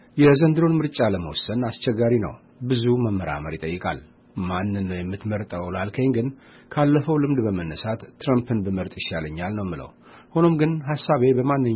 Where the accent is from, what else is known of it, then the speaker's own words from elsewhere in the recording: Eritrea; now in United States; በተለይም እንደ ኤርትራዊ አሜሪካዊ በ2018 ከኢትዮጵያ ጋር የተፈጠረው ሰላምና